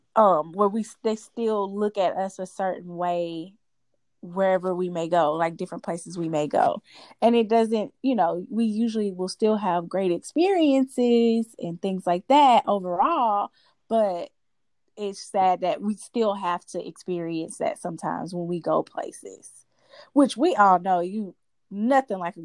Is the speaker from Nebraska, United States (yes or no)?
no; Oakland, California, United States; The first question is from Tanisha out of Oakland, California, my hometown.